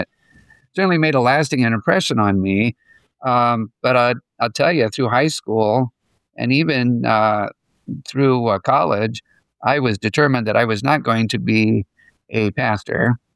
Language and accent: English; Niagara Falls, New York, United States; also born or lived in Elyria, United States / Australia; And so we moved several times as in my growing up years. Started in Niagara Falls, New York, and then moved to the Elyria, Ohio area. But we ended up going from there to Australia.